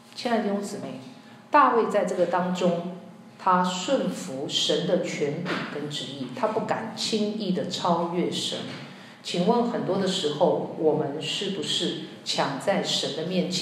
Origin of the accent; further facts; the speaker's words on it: Taiwan; 我自己本身是从台湾来的哈